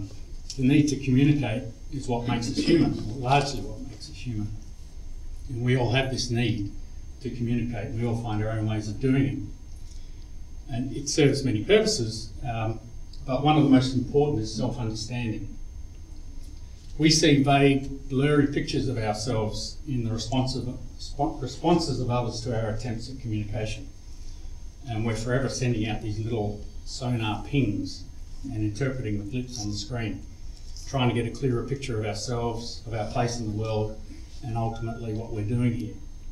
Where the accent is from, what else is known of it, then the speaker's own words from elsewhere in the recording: South Australia, Australia; On my father's side of the family, we've been here almost from the beginning of white settlement, so I feel very South Australian.